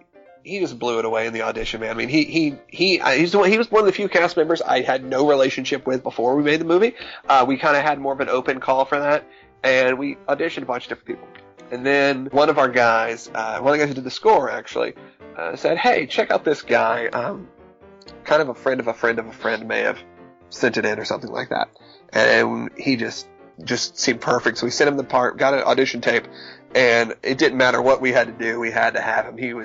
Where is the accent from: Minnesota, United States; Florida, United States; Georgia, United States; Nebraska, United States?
Georgia, United States; I grew up in Georgia.